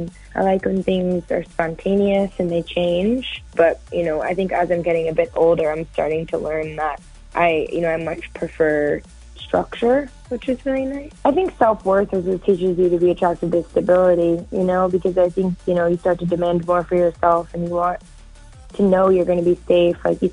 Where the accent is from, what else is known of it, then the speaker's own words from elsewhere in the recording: United States; I'm like, I'm American. Are you going to let me in?